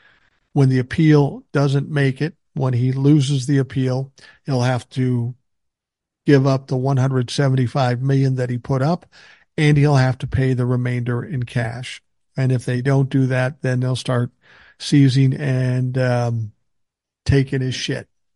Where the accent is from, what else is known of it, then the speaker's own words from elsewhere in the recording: United States; I'm sorry. I'm an American. I don't speak a foreign language.